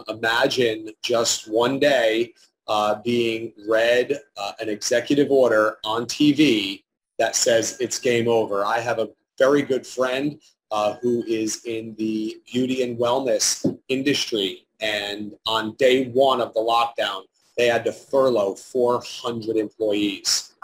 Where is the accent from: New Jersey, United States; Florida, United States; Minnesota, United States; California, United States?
New Jersey, United States; As you said, I am born and bred in New Jersey. I'm a third generation real estate developer.